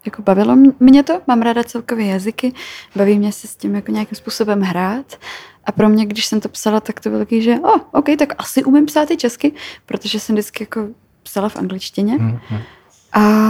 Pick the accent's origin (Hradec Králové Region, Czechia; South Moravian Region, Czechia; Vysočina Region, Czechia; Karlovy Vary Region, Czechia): Karlovy Vary Region, Czechia; Karlovy Vary; Já jsem teda původem z Karlových Varů, kde těch možností zas tak strašně moc nebylo.